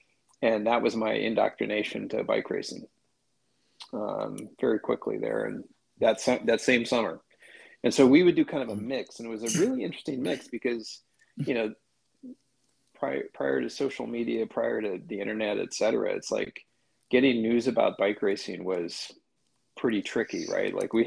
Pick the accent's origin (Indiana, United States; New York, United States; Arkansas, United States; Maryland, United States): Indiana, United States; Indianapolis; also born or lived in Michigan; I was born in Michigan, but when I was two, my family moved to Indianapolis. And, you know, I grew up there.